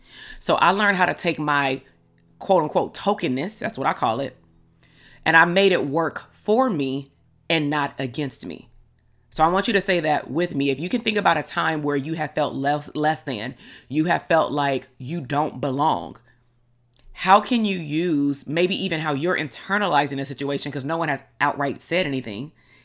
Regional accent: Compton, California, United States; actually, I'm from Compton.

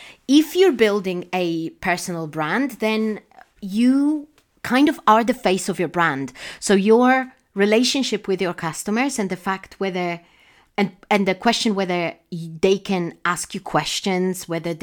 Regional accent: Poland; English is a second language; I come from Poland

